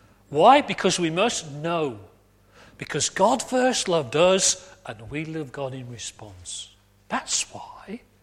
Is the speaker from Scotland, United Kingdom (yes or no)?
no; Warrington, North West England, United Kingdom; Approximately 1.5 miles from where I was born and the house I grew up in Warrington